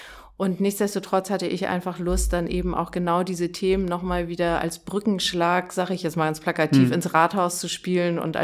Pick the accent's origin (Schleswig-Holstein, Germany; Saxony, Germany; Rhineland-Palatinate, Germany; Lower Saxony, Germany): Schleswig-Holstein, Germany; now in Hamburg, Germany; ich komme ja eher aus Dithmarschen, von einem kleinen Dorf mit 1000 Seelen